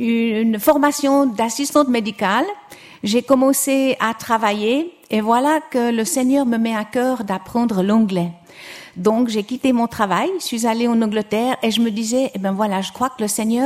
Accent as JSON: {"language": "French", "town": "Lausanne", "region": "Vaud", "country": "Switzerland", "tie": "born or raised there", "said": "moi j'ai grandi à l'ouest de Lausanne. Je pense que vous pouvez reconnaître mon accent. Je ne peux pas nier que je suis de Lausanne."}